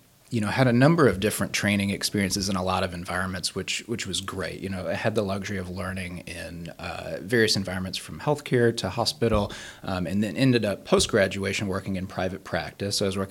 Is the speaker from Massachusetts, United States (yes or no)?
no; St. Louis, Missouri, United States; I have been living here in the southwest Missouri area for now a little over 20 years. So I moved down here from the St. Louis area to go to get my undergraduate degree at Missouri State University.